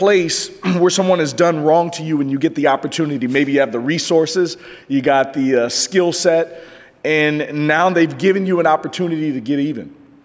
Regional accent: Kansas City, United States; so growing up in Kansas City, we used to have this thing

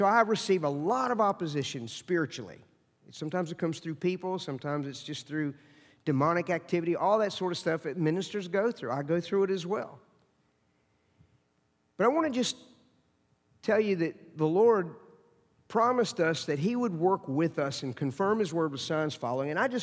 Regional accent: United States; And I think he heard my accent, and I said, well, I'm an American, obviously, but I'm working with the university, and I'm a minister, missionary.

